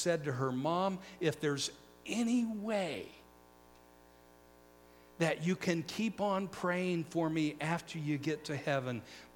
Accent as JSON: {"language": "English", "region": "Missouri", "country": "United States", "tie": "born or raised there", "said": "because I grew up just outside of the St. Louis area"}